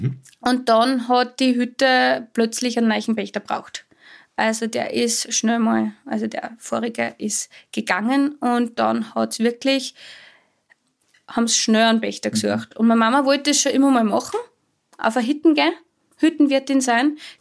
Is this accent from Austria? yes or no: yes; Schleißheim, Upper Austria, Austria; also born or lived in Lenzing; Ich komme ursprünglich aus Schleißheim bei Wels.